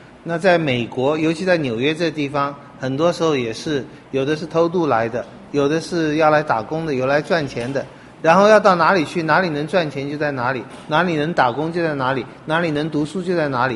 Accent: China; 因为我们中国人对那个

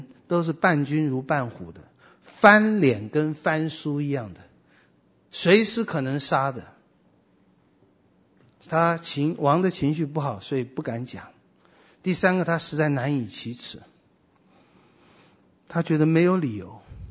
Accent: China; 我们中国人说行行出状元

